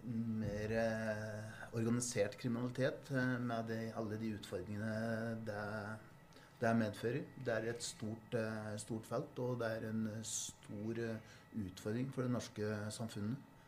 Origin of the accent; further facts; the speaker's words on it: Trevann, Innlandet, Norway; Ja, jeg vokste opp på Trevann, så det var rolige forhold der.